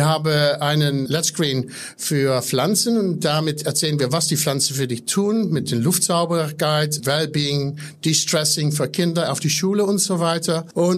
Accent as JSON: {"language": "German", "country": "Netherlands", "second_language": "German", "said": "Ich sage immer, ich bin Holländer. Wir fahren Fahrrad."}